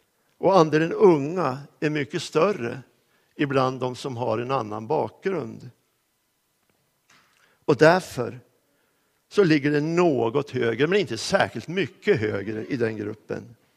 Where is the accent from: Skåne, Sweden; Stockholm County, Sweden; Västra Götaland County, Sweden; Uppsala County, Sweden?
Uppsala County, Sweden; Söderfors; Jag växte upp på bruket i Söderfors i norra Uppland.